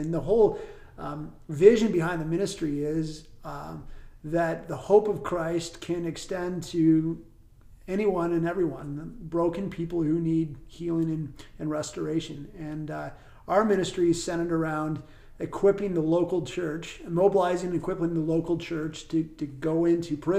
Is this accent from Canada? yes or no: yes; Burlington, Ontario, Canada; I'm from Burlington, Ontario, in Canada.